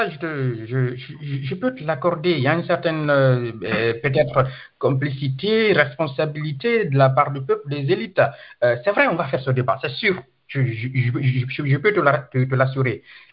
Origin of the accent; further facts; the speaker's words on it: Guinea; ça fait partie de notre vie en tant que Guinéenne.